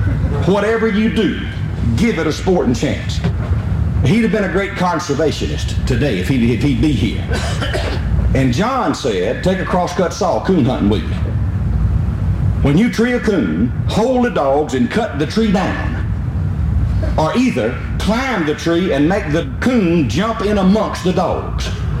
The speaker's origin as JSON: {"language": "English", "town": "Liberty", "region": "Mississippi", "country": "United States", "said": "I come from Route 4, Liberty, Mississippi. Now, that's 12 miles west of Macomb, Mississippi, 65 miles due northeast of Baton Rouge, Louisiana, and 116 miles due north of New Orleans, Louisiana."}